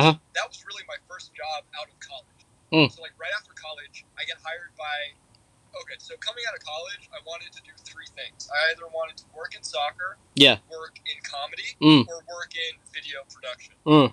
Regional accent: United States; when you're an English kid growing up in America, you love England.

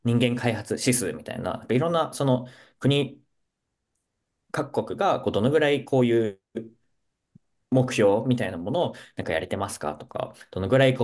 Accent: Saitama, Japan; 私、埼玉県出身なので

